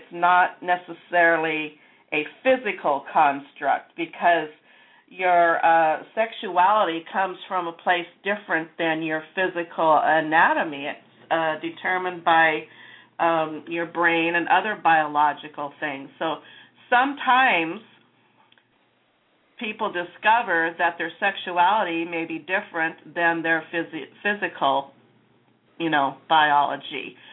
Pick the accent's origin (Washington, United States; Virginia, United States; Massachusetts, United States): Washington, United States; I hail from Southwest Washington State